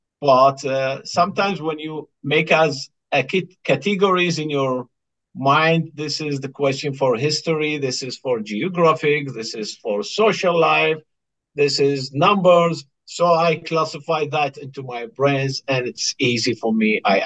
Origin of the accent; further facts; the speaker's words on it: Baghdad, Baghdad Governorate, Iraq; English is a second language; moved away as an adult; now in United States; I'm from Baghdad, Iraq. I moved to the United States at the end of 2017.